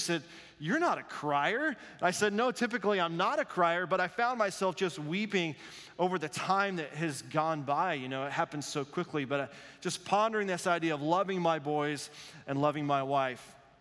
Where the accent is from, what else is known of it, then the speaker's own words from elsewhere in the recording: Wyoming, United States; Because I grew up in Denver Bronco country. Wyoming doesn't have a pro team we could cheer for, so we cheered for the Denver Broncos.